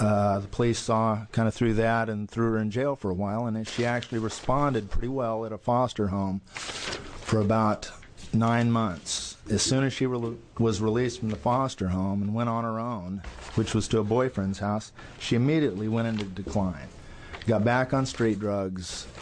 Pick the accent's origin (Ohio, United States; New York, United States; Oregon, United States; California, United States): Oregon, United States; Florence; from Florence, Oregon.